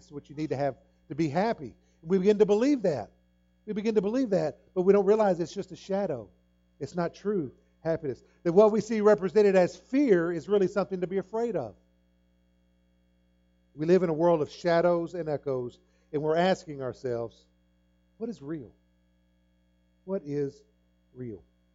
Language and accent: English; Fort Stockton, Texas, United States; When I grew up out in West Texas, you could always smell the rain. And I've smelled rain here, but it doesn't smell nothing like out in Fort Stockton, Texas.